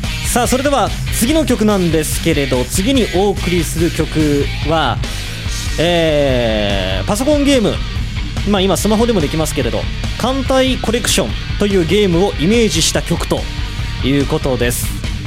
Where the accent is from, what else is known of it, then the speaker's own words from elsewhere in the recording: Sasebo, Nagasaki, Japan; 僕の地元長崎県佐世保市、旧佐世保鎮守府